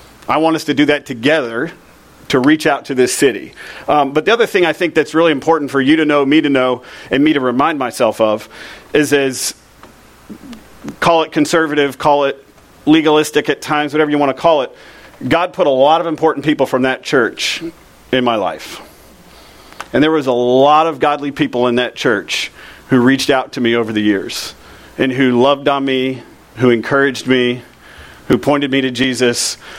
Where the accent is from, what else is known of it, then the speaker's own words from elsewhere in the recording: Lakeland, Florida, United States; now in Lutz, United States; I grew up in Lakeland, Florida, good old Polk County, as Jake has many times made fun of me for.